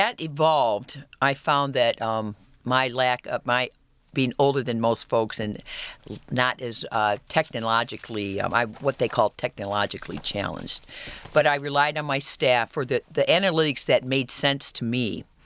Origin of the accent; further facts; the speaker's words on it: Lansing, Michigan, United States; And I'm from Lansing, Michigan